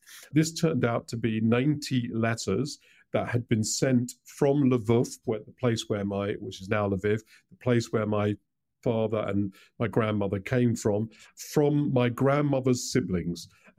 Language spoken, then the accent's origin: English; Hendon, London, United Kingdom; Even though you kind of come to grow up and think of yourself as being British and living in the suburbs in Hendon